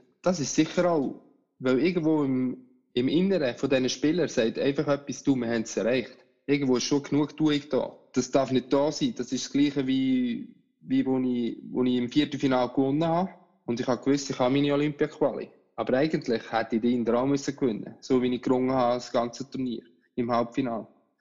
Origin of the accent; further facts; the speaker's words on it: Switzerland; Und ich sage, als Schweizer, du musst das grosse Denken musst du haben